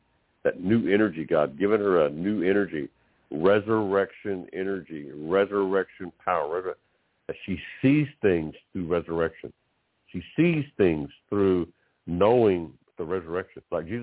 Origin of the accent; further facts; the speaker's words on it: Texas, United States; Yeah, I'm from Texas.